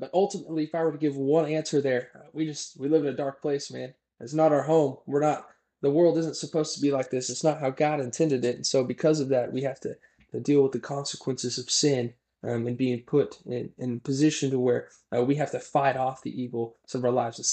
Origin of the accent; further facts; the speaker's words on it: Stillwater, Oklahoma, United States; I was born and raised in Stillwater. Orange runs in my blood. I love OSU. Wanted to go here since I was a kid.